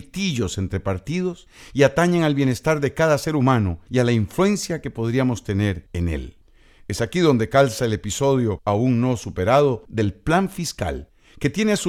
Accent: Costa Rica; La segunda es que como costarricenses, todos estamos en el mismo barco.

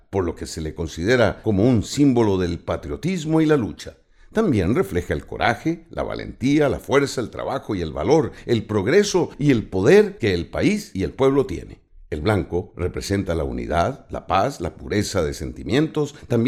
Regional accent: Costa Rica; Somos los costarricenses los primeros que debemos velar por su respeto.

